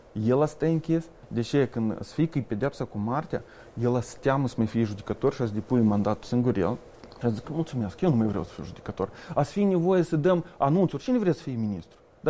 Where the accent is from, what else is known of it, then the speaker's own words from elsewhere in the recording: Moldova; Noi suntem moldoveni, indiferent unde ne aflăm.